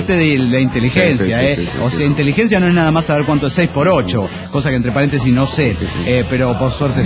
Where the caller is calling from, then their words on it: Mexico City, Mexico; del DF mexicano.